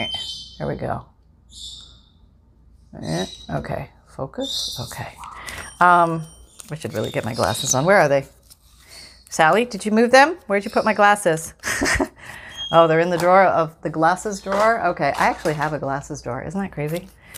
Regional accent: Canada; moved away; I'm from Canada originally, and I grew up eating Aero bars and Smarties and things that they don't have here.

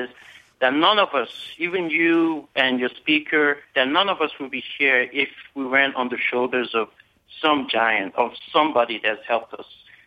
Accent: Nigeria; now in United States; I'm an immigrant from Nigeria. I have an engineering degree from LSU.

